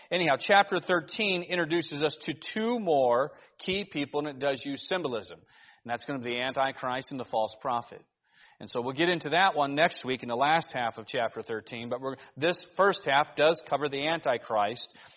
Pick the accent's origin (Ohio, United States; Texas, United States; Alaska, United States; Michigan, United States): Alaska, United States; I was like, I'm from Alaska. Everybody carries here, but that was still really odd to have that happen.